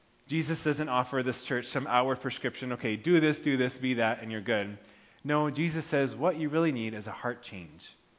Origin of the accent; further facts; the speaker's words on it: Japan; every day growing up in Japan, I commuted to school by train.